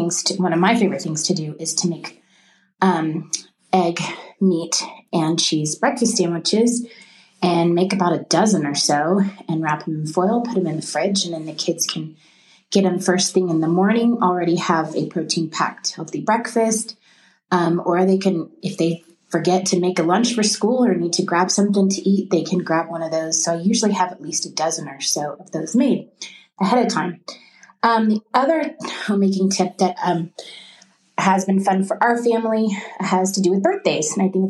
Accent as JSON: {"language": "English", "town": "Spring Branch", "region": "Texas", "country": "United States", "said": "I'm from Spring Branch, Texas, just north of San Antonio."}